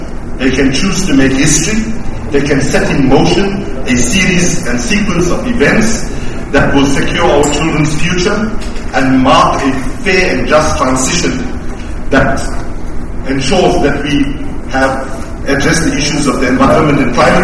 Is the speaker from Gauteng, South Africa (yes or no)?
no; Durban, KwaZulu-Natal, South Africa; In the spirit of transparency, I should say that I am from Durban.